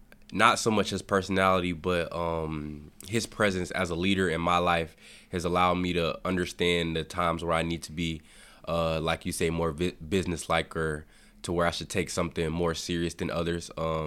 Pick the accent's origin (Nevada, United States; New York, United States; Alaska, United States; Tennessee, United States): Tennessee, United States; Murfreesboro; also born or lived in Louisiana; Originally, I was born in Louisiana, but I grew up and was raised in Murfreesboro, Tennessee.